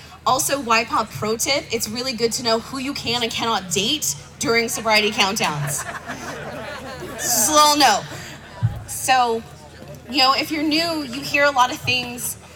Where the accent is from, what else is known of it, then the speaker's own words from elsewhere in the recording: Boulder, Colorado, United States; I'm from Boulder, Colorado, and that's where I live. That's where I was raised